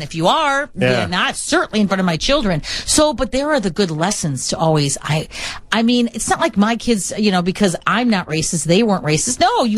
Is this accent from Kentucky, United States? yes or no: no; Chicago, Illinois, United States; Yeah, I grew up in Chicago.